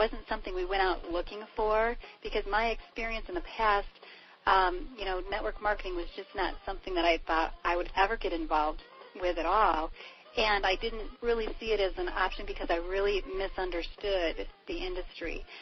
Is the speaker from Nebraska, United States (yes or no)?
no; Grand Rapids, Michigan, United States; But my background, you know, I'm a hometown girl. I grew up in Grand Rapids, Michigan, so did Brad, and we spent our lives here